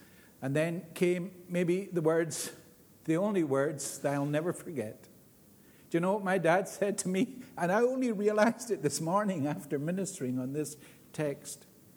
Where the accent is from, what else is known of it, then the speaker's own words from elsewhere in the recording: United Kingdom; I'm British myself